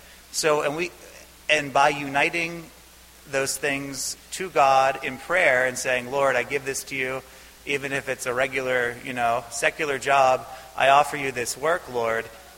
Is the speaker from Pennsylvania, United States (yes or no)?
yes; Pittsburgh, Pennsylvania, United States; I'm from Pittsburgh, from the South Hills to the North Hills and back every day for like 15 years